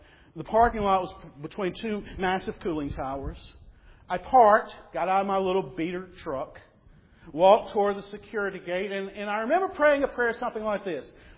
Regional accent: Newnan, Georgia, United States; I grew up in Newnan, Georgia.

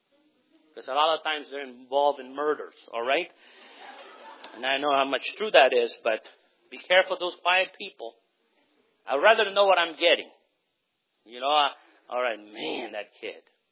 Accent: United States; And so as I grew up in America

